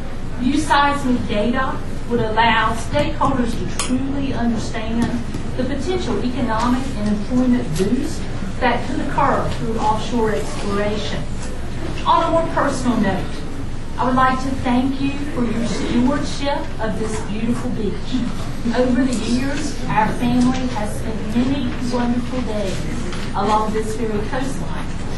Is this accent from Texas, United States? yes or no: no; North Carolina, United States; I grew up in Pamlico County, just a little up the coast on Buse Creek Island.